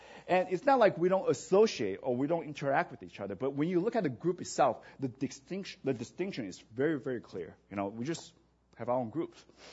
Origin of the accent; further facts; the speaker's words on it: Vancouver, British Columbia, Canada; also born or lived in Taiwan; I grew up in Canada. And, you know, for those of you who know my story, my family, we moved to Vancouver after I graduated from elementary school in Taiwan.